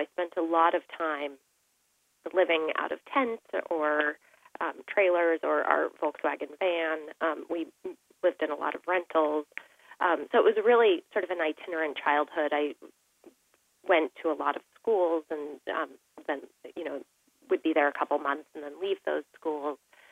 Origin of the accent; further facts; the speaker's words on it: Albuquerque, New Mexico, United States; born there; And I was born in Albuquerque and was very, very close to my great-grandmother when I was a young child